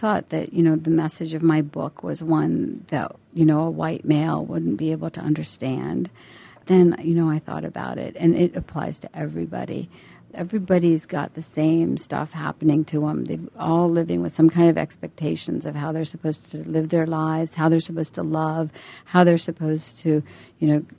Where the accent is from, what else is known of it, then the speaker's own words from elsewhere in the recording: Uttar Pradesh, India; when I would travel through some parts of my home state of Uttar Pradesh